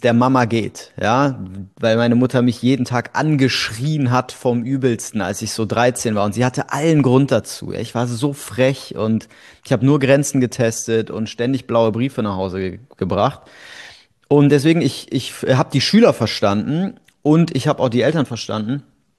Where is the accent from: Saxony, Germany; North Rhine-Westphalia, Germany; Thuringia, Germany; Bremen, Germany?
North Rhine-Westphalia, Germany; Bonn; Naja, also ich komme aus Bonn, aus dem Rheinland.